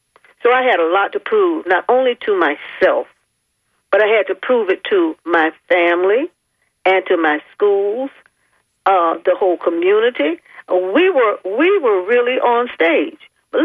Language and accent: English; Florida, United States; So the senators are seated there, and so I'm from Florida. So he called on my senior senator